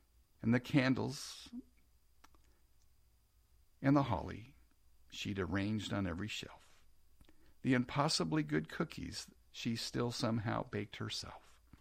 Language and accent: English; Kansas City, Missouri, United States; And you know, I grew up in Kansas City